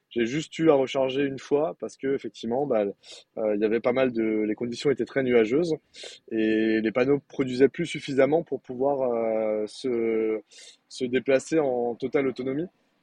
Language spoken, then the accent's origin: French; Mulhouse, Grand Est, France; Je suis originaire de Mulhouse.